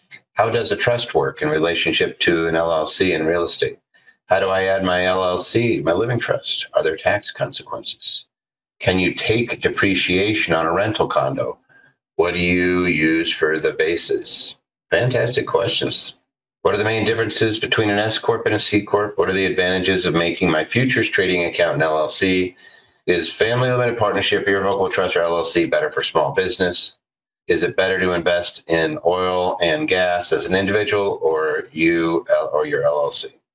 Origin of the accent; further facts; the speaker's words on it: Media, Pennsylvania, United States; Texas, Pennsylvania, my hometown. Grew up in media.